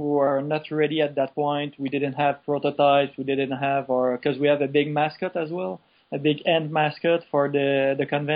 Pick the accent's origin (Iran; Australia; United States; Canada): Canada; Quebec City, Quebec; So we went to a convention because we're from Quebec City.